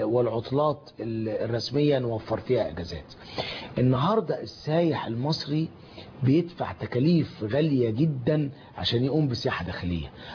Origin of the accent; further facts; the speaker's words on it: Egypt; احنا كمصريين